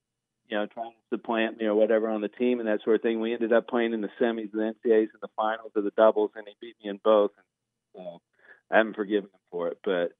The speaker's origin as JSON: {"language": "English", "region": "Kansas", "country": "United States", "said": "And I was from Kansas."}